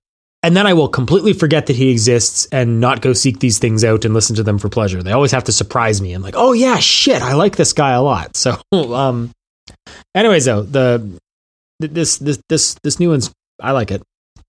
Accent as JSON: {"language": "English", "country": "Canada", "said": "I'm Canadian. That's what we do."}